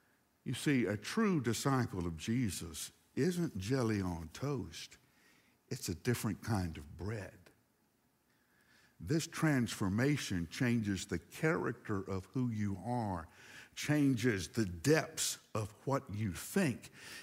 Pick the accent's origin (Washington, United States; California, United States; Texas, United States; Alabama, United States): Alabama, United States; Huntsville; I grew up in Huntsville. There are more engineers per capita in Huntsville, Alabama than anywhere else.